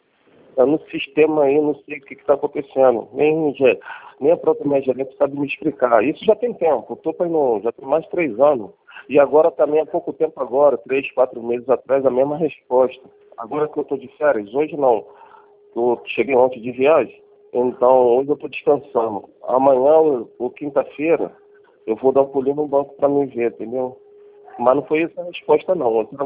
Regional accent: Colombia; Sou da Colômbia.

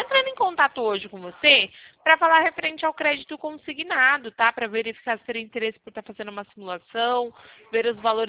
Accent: Porto Ferreira, São Paulo, Brazil; Eu sou aqui de Porto Ferreira, capital da cerâmica, tá?

